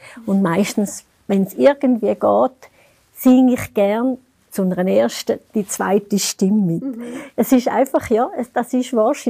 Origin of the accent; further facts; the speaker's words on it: St. Gallen, Switzerland; Und ich habe mich auch gefreut, dass ich ein Kleid aus St. Galler Stickerei getragen habe, wo ich damit meine Heimatstadt vertreten habe.